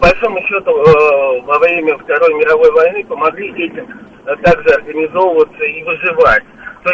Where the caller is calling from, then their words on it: Moscow, Russia; это Москва.